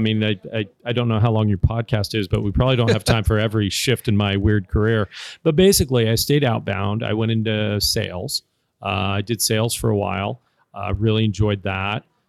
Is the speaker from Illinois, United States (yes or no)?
no; California, United States; And I moved with them from Southern California back up to my home in Northern California, where I'm originally from.